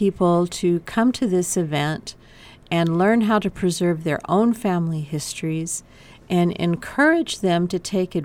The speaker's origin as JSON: {"language": "English", "town": "El Paso", "region": "Texas", "country": "United States", "tie": "born or raised there", "lives_now": "Las Cruces, United States", "said": "I actually grew up in El Paso, but I've lived in Las Cruces now for over 30 years."}